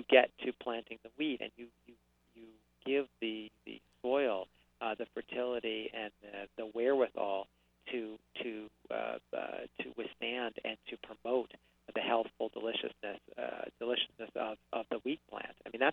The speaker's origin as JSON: {"language": "English", "region": "New York", "country": "United States", "said": "I'm from New York, so I'm cynical."}